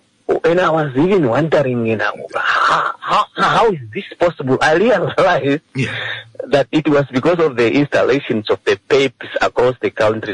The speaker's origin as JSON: {"language": "English", "region": "Sokoto", "country": "Nigeria", "said": "I'm from Skoto."}